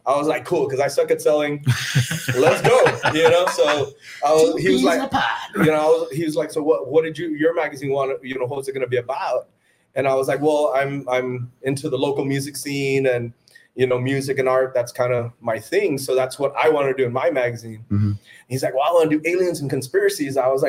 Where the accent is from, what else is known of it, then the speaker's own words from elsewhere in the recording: Sullivan, United States; And basically, yeah, I grew up in Sullivan.